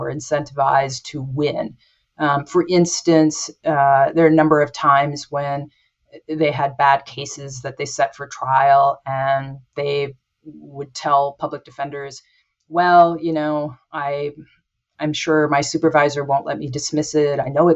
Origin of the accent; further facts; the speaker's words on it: New Ulm, Minnesota, United States; I grew up in New Ulm, and New Ulm had the New Ulm Journal